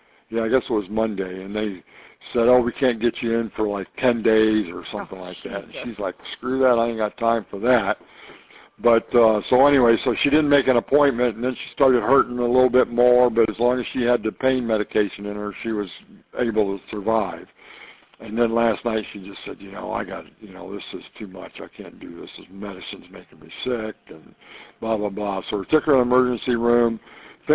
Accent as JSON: {"language": "English", "region": "Michigan", "country": "United States", "tie": "born or raised there", "said": "I mean, I grew up in Michigan, and I was used to cold weather, you know, but I've lived down here for 40 years"}